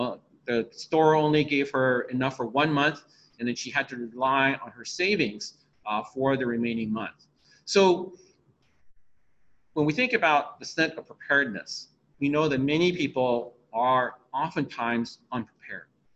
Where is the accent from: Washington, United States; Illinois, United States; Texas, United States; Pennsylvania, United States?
Washington, United States; Seattle; I spent most of my time growing up in Seattle.